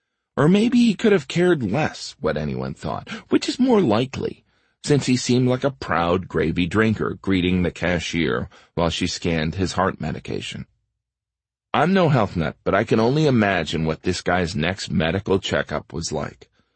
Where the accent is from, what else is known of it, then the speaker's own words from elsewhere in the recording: Indiana, United States; A while ago, I was back in Indiana, in my hometown, walking around the Kmart, or as we called it, the mall.